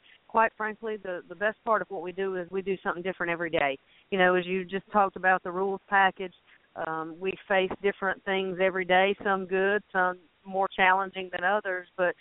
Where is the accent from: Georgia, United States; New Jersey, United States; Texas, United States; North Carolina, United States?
North Carolina, United States; Ellerbe; And I grew up in Ellerby, North Carolina, about 15 minutes from a track called Rockingham